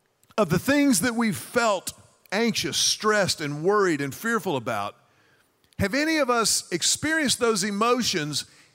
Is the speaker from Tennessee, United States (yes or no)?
no; Houston, Texas, United States; I grew up in Houston, Texas.